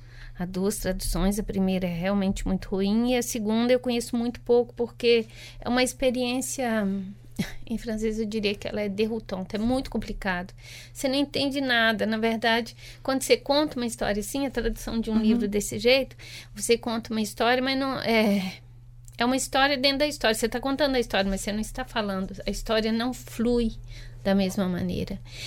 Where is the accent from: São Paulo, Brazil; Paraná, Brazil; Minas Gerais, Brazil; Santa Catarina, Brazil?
Minas Gerais, Brazil; Eu sou mineira, então eu gosto daqueles causos.